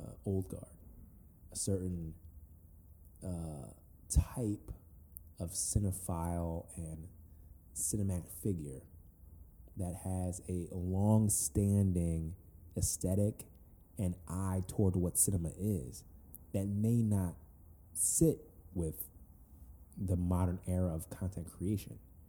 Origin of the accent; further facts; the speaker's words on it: Nigeria; nigga, I'm Nigerian.